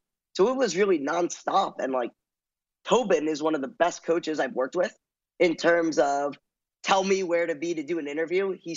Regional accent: Fort Lee, New Jersey, United States; So I'm originally from Fort Lee, and that's about a stone's throw from the university.

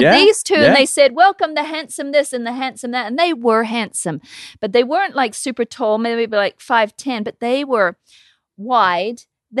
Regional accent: New Zealand; because we grew up in New Zealand, you know, with the Māoris

